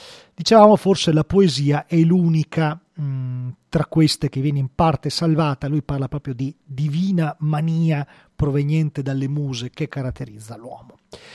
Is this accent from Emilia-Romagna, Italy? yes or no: no; Veneto, Italy; pensate alla Repubblica di Venezia, siamo veneti